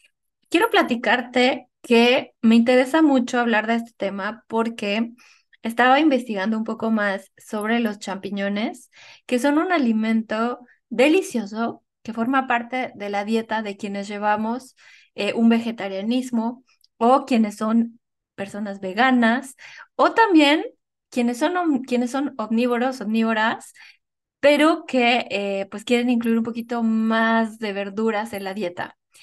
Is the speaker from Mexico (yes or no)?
yes; Mexico; soy mexicana y que en México encontramos toda esta gama de hongos